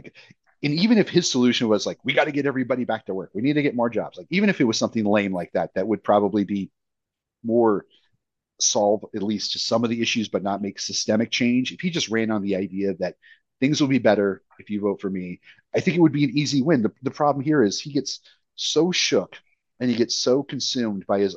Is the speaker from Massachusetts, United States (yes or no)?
no; Oregon, United States; in the area that I grew up in Oregon, really rural, but a smaller Mexican community, a lot of Mexicans and whites, poor people living together.